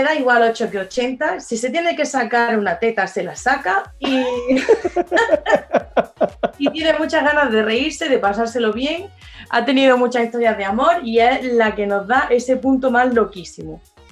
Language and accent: Spanish; Almería, Andalusia, Spain; yo soy almeriense de pura cepa, ¿vale?